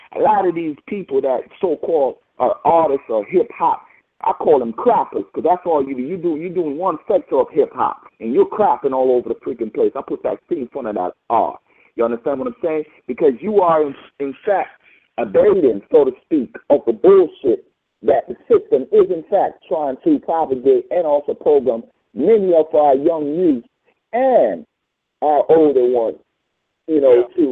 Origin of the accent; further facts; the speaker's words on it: Kingston, Jamaica; from my neck of the wood in Chicago, not Chicago, in Jamaica. I'm from West Kingston